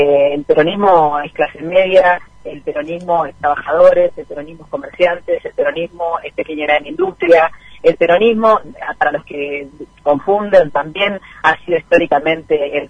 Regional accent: Argentina; yo la verdad es que como dirigente argentina también me gustaría

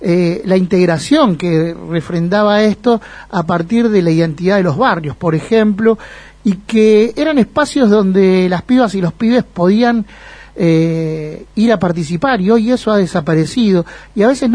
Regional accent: Buenos Aires, Argentina; now in Avellaneda, Argentina; yo vengo del barrio de La Boca, si bien hoy estoy viviendo en Avellaneda

